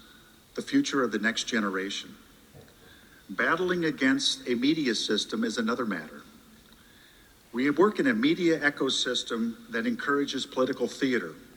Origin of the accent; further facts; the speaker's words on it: Iowa, United States; I believe these things because I grew up in Iowa